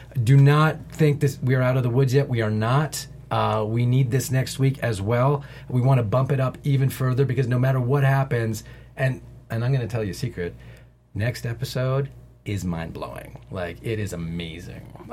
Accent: Canada; Well, I'm Canadian and I love hockey, and this is my hockey beard.

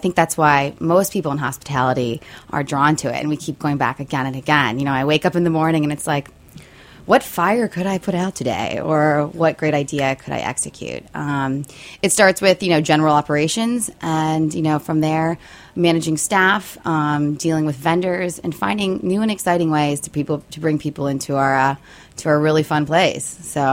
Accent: Pennsylvania, United States; When I was 18, I'm from Pennsylvania, first of all, outside of Harrisburg.

